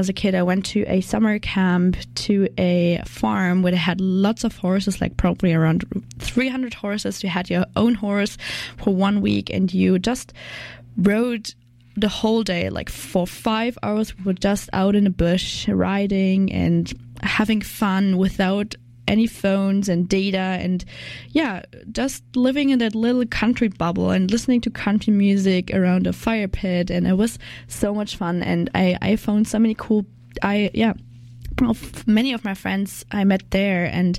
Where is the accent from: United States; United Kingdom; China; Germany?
Germany; English is a second language; now in Canada; I'm from Germany.